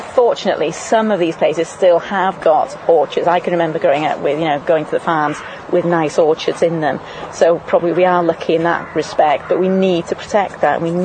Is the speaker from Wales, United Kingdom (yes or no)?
yes; Wales, United Kingdom; I mean, I am from Wales anyway